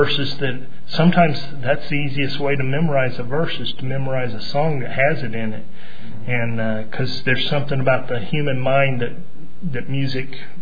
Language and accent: English; United States; Always thought, you know, I'm an American.